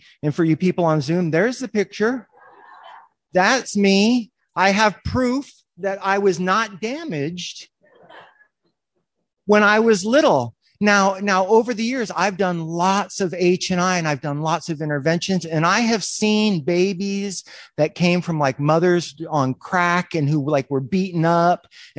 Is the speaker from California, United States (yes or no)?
yes; Huntington Beach, California, United States; I'm from Huntington Beach originally